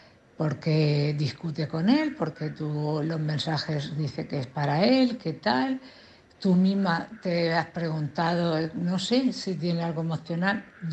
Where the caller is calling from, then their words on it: Cartagena, Region of Murcia, Spain; de Cartagena.